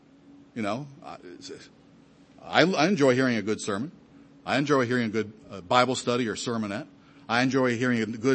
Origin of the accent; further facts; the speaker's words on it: Detroit, Michigan, United States; Back home in where I grew up in the Detroit area, I used to pastor Detroit before moving here.